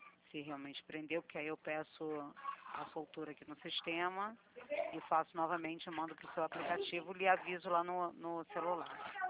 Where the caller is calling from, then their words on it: Rio de Janeiro, Brazil; Rio de Janeiro, Rio de Janeiro.